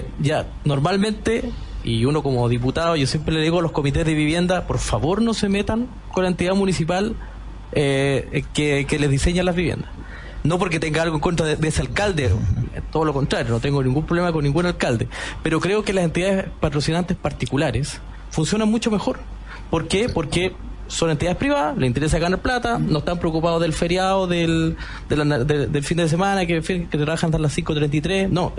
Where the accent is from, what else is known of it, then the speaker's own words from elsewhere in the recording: Aysén, Chile; Desconozco la realidad metropolitana, yo soy de Aysén, veo un poco más la realidad de lo que ocurre en las regiones.